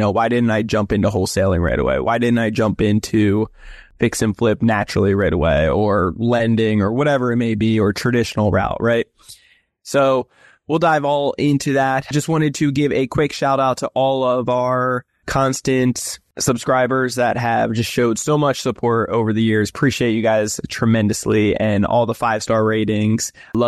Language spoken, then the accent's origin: English; New Jersey, United States; now in San Diego, United States; I'm originally from New Jersey. I live here in sunny San Diego, California, Old Town to be specific